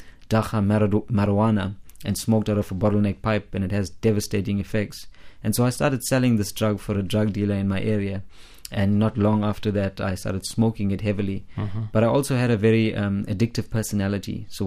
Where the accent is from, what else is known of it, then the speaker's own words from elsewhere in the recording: Pietermaritzburg, KwaZulu-Natal, South Africa; I grew up in South Africa in a city called Pietermaritzburg. And I come from an Indian Hindu background. And we didn't know much about Christianity or church.